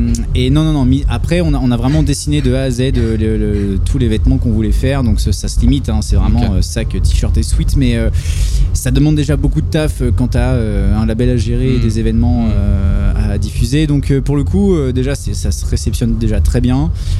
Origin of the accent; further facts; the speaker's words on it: Tours, Centre-Val de Loire, France; moi je suis de Tours, je suis pas de Nantes. Donc pour le coup, j'ai déjà un pied à terre dans le centre.